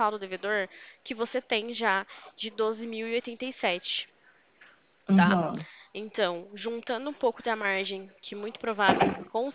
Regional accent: Limeira, São Paulo, Brazil; Eu sou aqui de Limeira, São Paulo, tá? O meu escritório fica aqui

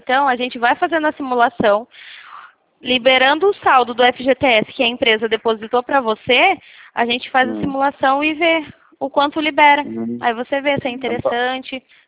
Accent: Sao Paulo, São Paulo, Brazil; Não, eu sou de São Paulo

